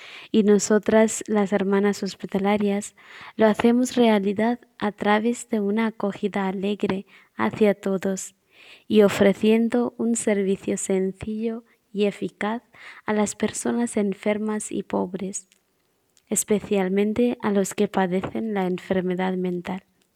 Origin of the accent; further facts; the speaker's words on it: India; soy hermana hospitalaria y soy de la India.